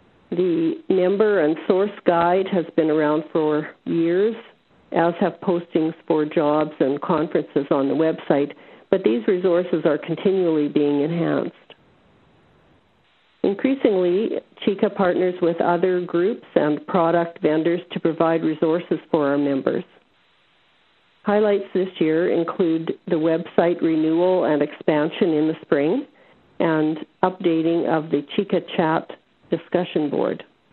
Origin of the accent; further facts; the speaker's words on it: Saskatoon, Saskatchewan, Canada; You know that the 2012 conference will be held in my hometown, Saskatoon, followed by Ottawa in 2013 and Halifax in 2014.